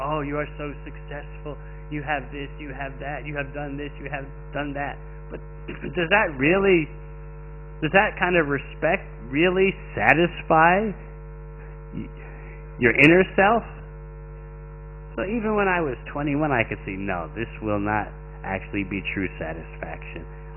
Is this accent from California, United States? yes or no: no; New York, United States; You see, I'm from New York. I was born in New York. New Yorkers are very special in that they always have to have the best.